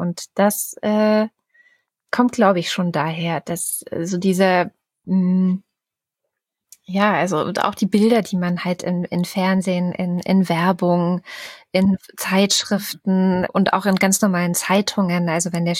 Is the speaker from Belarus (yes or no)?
no; West Germany, Germany; dass ich auf dem Dorf groß geworden bin in Westdeutschland.